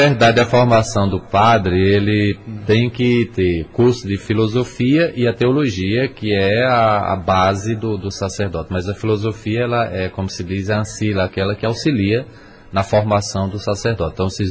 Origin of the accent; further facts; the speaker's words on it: Santa Cruz da Venerada, Brazil; Sou de Santa Cruz da Venerada, mais especificamente da comunidade de Poço Dantas, um povoado, um pequeno distrito do nosso município, Poço Dantas.